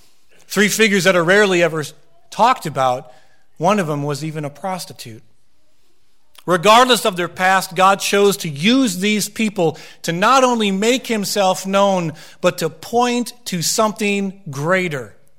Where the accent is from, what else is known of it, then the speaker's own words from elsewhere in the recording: Minnesota, United States; I was a hockey player. I grew up in Minnesota